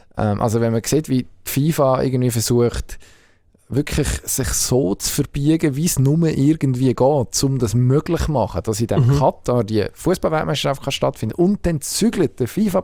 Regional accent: Switzerland; Das finde ich als Schweizer Steuerzahler grundsätzlich gut.

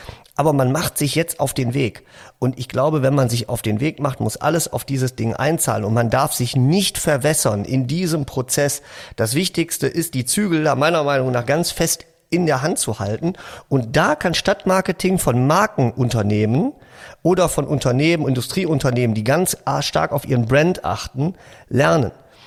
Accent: Essen, North Rhine-Westphalia, Germany

